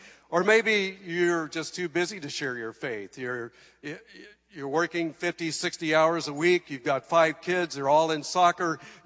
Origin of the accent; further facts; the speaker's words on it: Coeur d'Alene, Idaho, United States; we're in Coeur d'Alene, Idaho, which is my hometown, is 35 degrees and messy.